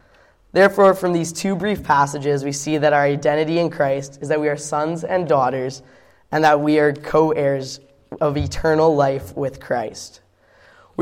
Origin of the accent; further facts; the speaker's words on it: Hepburn, Saskatchewan, Canada; I'm actually 21. I'm from Hepburn, Saskatchewan originally.